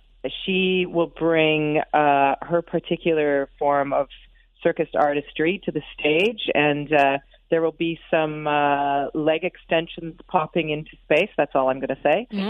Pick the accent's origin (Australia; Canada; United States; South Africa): Canada; also born or lived in United Kingdom; because I'd lived in the UK and I was from Canada.